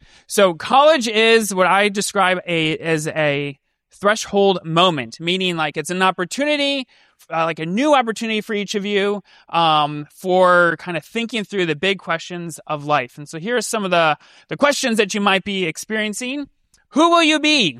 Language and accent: English; Chicago, Illinois, United States; So I grew up in Chicago, so I like Chicago deep dish pizza.